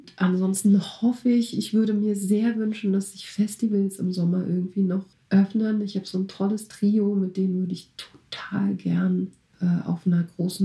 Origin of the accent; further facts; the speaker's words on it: East Germany, Germany; ich bin in Ostdeutschland groß geworden